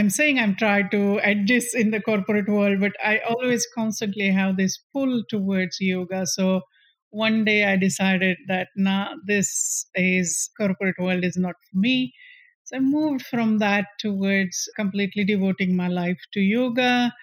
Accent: India; I mean, I am originally from India, and yoga was always there in my family.

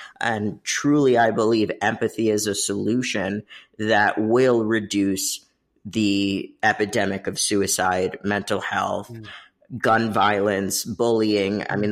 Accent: Richmond, Virginia, United States; moved away as an adult; Yeah, in Richmond, Virginia. So lived there all my life up until I was 19.

